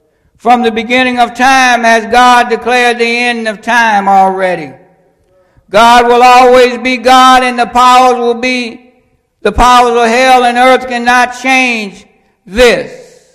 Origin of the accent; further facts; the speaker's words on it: England, United Kingdom; Since I'm English and I barely speak that so well, I simply say thank you